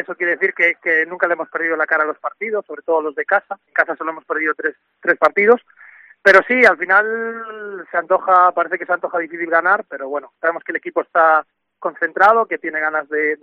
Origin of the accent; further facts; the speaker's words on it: Galicia, Spain; a nosotros como buenos gallegos nos gusta el misticismo